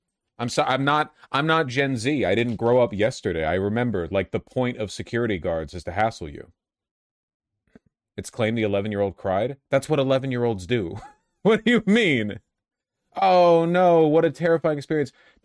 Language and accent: English; Hollywood, California, United States; like I grew up in Hollywood, so I mean, I know a decent amount.